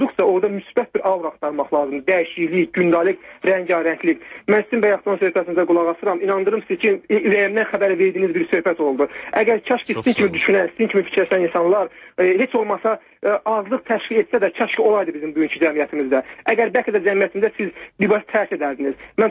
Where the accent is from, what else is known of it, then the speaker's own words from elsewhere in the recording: Karabakh, Azerbaijan; mən özüm rayon uşağıyam, yəni Qarabağlıyam.